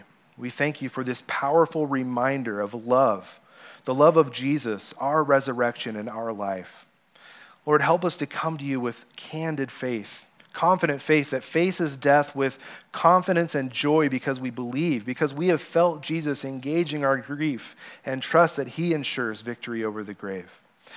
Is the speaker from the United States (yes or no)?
no; Mexico; I remember growing up in Mexico on the mission field.